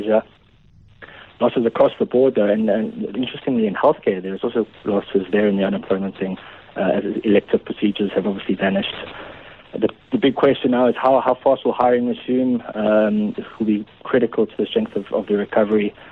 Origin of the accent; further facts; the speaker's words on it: South Africa; now in New York, United States; As a South African, we have quite a good community here.